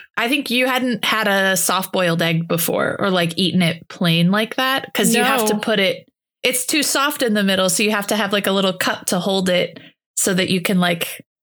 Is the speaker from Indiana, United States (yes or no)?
no; Holland, Michigan, United States; So you might have caught in episode 73 that I grew up in Holland, Michigan. So needless to say, there's a lot of Dutchies over in West Michigan.